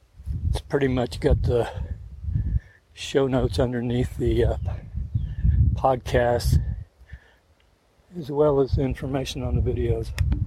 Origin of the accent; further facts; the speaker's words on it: Florida, United States; Growing up in Florida, we had water moccasins and rattlers.